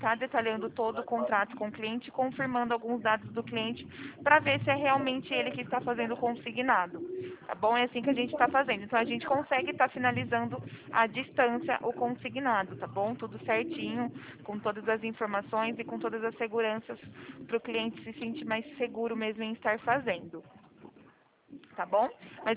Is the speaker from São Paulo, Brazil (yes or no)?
yes; São Paulo, Brazil; eu tive que vir para minha cidade. Então, eu sou daqui do interior de São Paulo